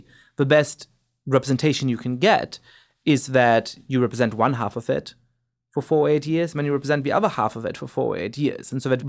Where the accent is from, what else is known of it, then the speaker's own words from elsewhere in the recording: Germany; moved away as an adult; also born or lived in England / France; now in United States; I grew up in Germany and then went to college in England, came here for a year to New York, spent a year in France, and then started doing my PhD and graduate work here